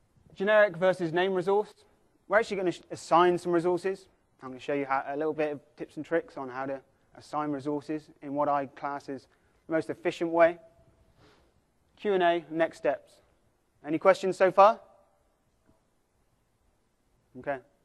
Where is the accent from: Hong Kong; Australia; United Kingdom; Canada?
United Kingdom; Sherborne, South West England; moved away as an adult; now in Houston, United States; I'm actually from a small place in called Sherborne in Dorset. It's got a population of 9,500 people.